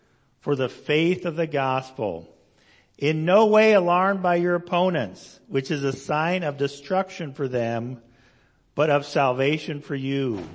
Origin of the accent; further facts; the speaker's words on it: Idaho, United States; born there; Even though I was born in Idaho, so I don't know how that worked.